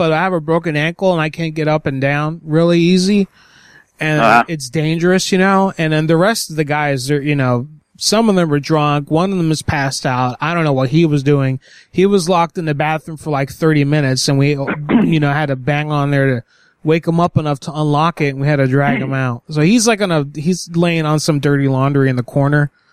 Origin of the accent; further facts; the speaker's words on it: Florida, United States; I'm from Florida. I'm not from here originally.